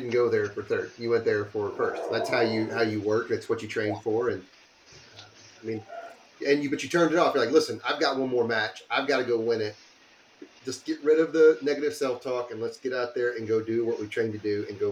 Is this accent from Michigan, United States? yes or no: no; Texas, United States; It's just, you know, being a Texan, first and foremost, we take immense pride in being a Texan, but also it pours into America.